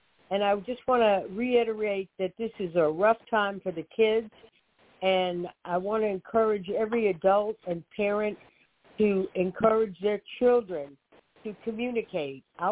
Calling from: Boynton Beach, Florida, United States; I'm calling from Boynton Beach

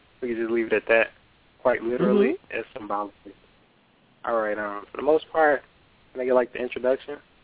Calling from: Chicago, Illinois, United States; Currently, I'm calling from Chicago, Illinois.

